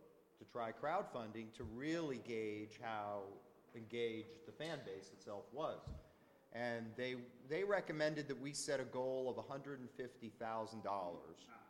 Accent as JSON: {"language": "English", "country": "United States", "said": "well, I can tell you as an American, that was not the consensus in America."}